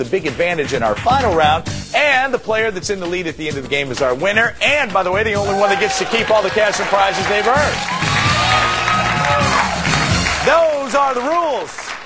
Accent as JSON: {"language": "English", "region": "Missouri", "country": "United States", "said": "from Missouri as well."}